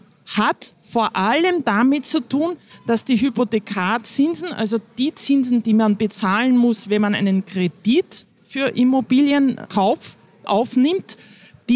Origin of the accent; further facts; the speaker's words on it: Austria; Also bei uns in Österreich, und das ist wirklich speziell